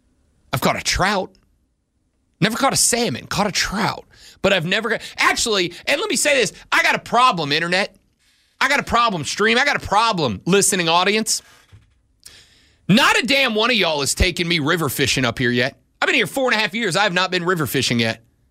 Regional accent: Florida, United States; Where I'm from, and I'm from the South. I've been here my whole damn life.

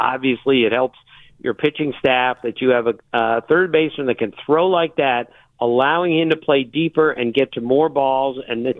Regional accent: Maryland, United States; And I grew up in Maryland, and Boog is one of the great great resources in the history of Oriole baseball.

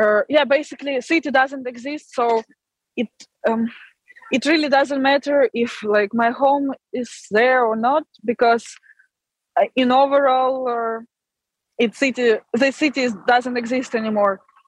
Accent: Ukraine; English is a second language; right now, since my hometown and home is destroyed and occupied, I love city. I lived there for last 2 years because of study, or 3 years.

